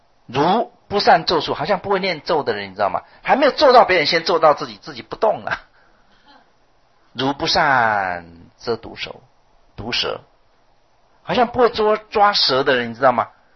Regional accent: China; 这个四句话用我们中国人最常讲的话来讲

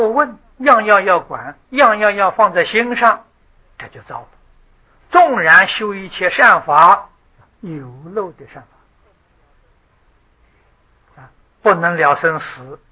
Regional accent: China; 我们中国人称玉皇大帝，道教里头拜的就是玉皇大帝

